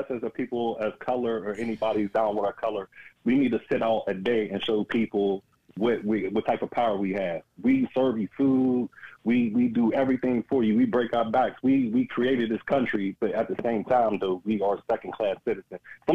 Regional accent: Pittsburgh, Pennsylvania, United States; I'm from Pittsburgh.

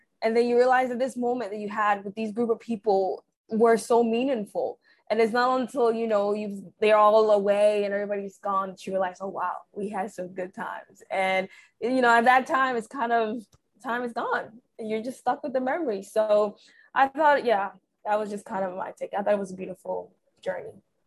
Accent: Ghana; moved away; I grew up back in Ghana in a similar environment where almost everyone in that neighborhood kind of was like, you know, the aunties or whoever, they were almost like your second mom.

